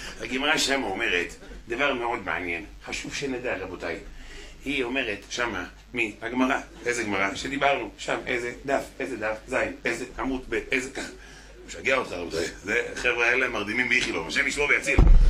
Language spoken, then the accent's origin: Hebrew; Holon, Tel Aviv District, Israel; אני באתי מחולון.